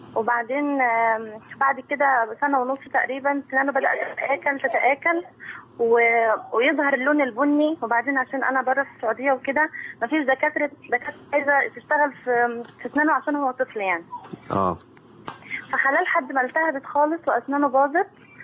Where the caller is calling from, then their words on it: Saudi Arabia; من السعوديه